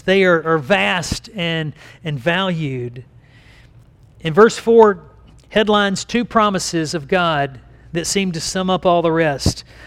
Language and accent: English; Picayune, Mississippi, United States; I grew up in Picayune and cursed, I guess, from birth to be a Saints fan